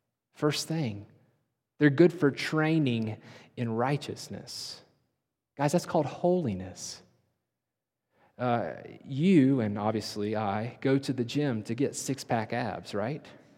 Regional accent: North Carolina, United States; So I'm treating the mango tree like I might treat an apple tree in my home state of North Carolina.

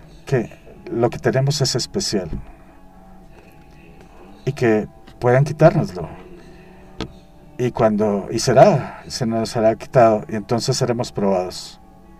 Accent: Texas, United States; yo soy de Texas

